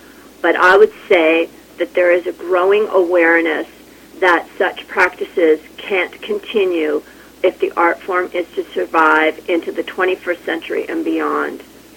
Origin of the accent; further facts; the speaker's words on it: Toronto, Ontario, Canada; it's in my hometown of Toronto.